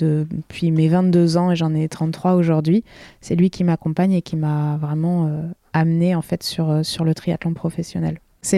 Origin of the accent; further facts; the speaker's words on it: La Rochelle, Nouvelle-Aquitaine, France; je suis originaire de La Rochelle. Et à La Rochelle, pour ceux qui connaissent, la voiture est assez... proscrite et tout se fait à vélo. Donc en fait, depuis gamine, je fais tout à vélo.